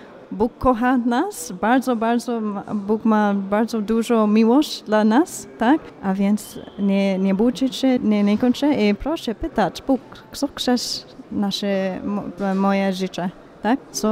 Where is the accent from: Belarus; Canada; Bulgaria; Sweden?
Bulgaria; Polish is a second language; Nasze zgromadzenie z Miami, ale ja z Bułgarii